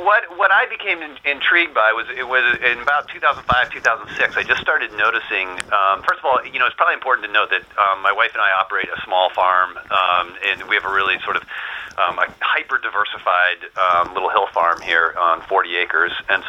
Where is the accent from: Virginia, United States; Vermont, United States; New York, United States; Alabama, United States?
Vermont, United States; also born or lived in St. Albans; I was born in northern Vermont in St. Albans, and then my folks moved down to just outside of Montpelier, which is not far from Hardwick.